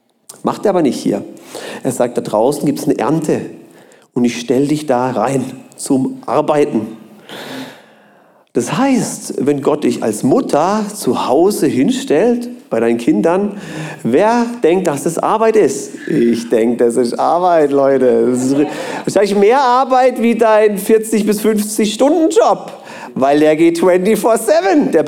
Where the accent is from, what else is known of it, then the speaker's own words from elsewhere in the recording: Germany; Da haben wir also als Deutsche ein bisschen viel zu lernen, auch als Partner.